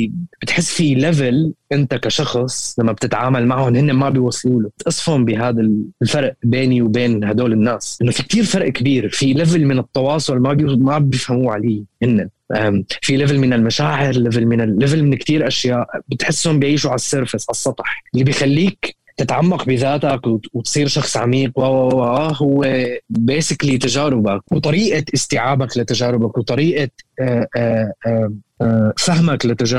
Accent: Syria; للأسف نحن كسوريين، إن كان كسوريين وإن كان كبشر

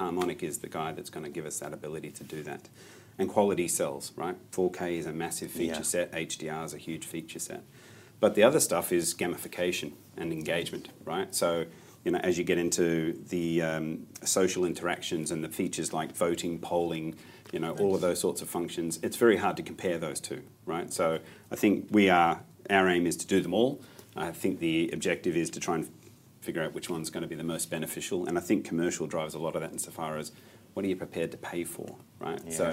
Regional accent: Australia; as an Australian, my internet experience began on a desktop at home

